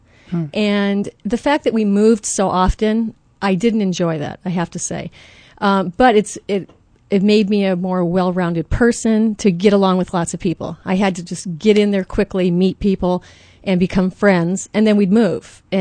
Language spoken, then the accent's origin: English; Michigan, United States; also born or lived in California; Well, actually, we grew up in many places. Every 6 months, we moved from Michigan to California, usually.